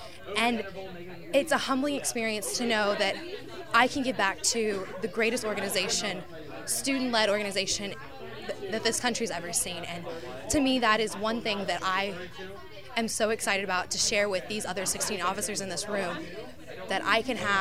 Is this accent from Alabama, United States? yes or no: no; Jamestown, Ohio, United States; I am from the Greenview FFA chapter in Jamestown, Ohio, and I am representing the Ohio FFA Association